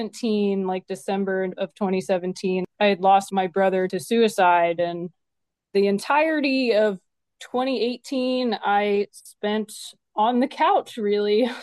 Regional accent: Norfolk, Virginia, United States; Yeah, I was born and raised in Norfolk.

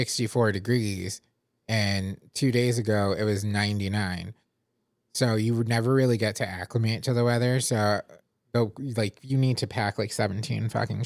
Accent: United States; And yeah, there was a time where I was proud to be American too

